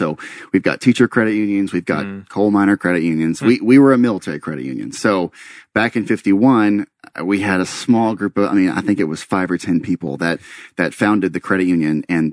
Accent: Texas, United States; And growing up in a smaller town in Texas, one thing I love about Texas, and I'm so sorry for being a Texan and plugging Texas

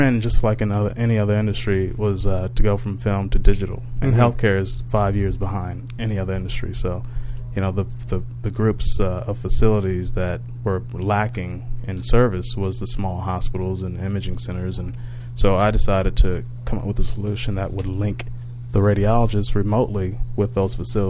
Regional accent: Fayetteville, North Carolina, United States; Grew up in Fayetteville, North Carolina.

